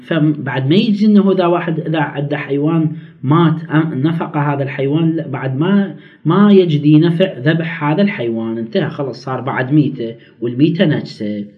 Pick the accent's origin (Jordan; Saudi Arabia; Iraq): Iraq; لا، عندنا في العراق في أعرافنا أنه ما يجوز المرأة تذبح دجاجة ولا تذبح شاة